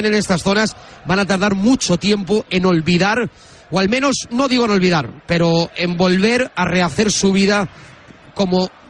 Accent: Valencian Community, Spain; y no lo digo como valenciano, que también

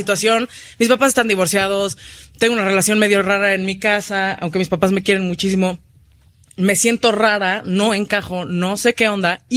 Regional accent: Mexico City, Mexico; Crecí en la Ciudad de México

